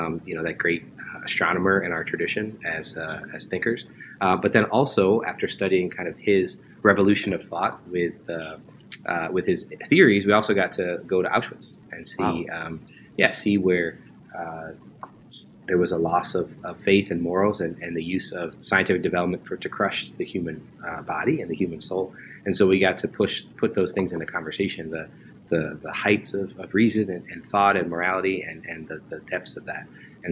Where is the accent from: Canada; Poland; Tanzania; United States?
United States; Connecticut; Born and raised in Connecticut, came to school in Dallas at the University of Dallas, just down the road from here.